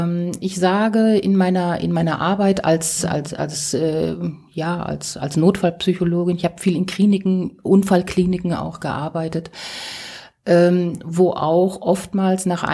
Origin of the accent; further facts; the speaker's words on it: North Rhine-Westphalia, Germany; ich komme aus dem Ruhrgebiet